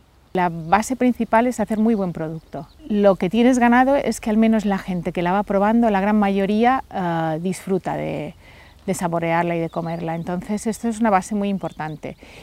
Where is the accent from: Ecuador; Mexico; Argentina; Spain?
Spain; Palma, Balearic Islands; a lo mejor, la zona norte o las playas de Alcudia para los que somos de Palma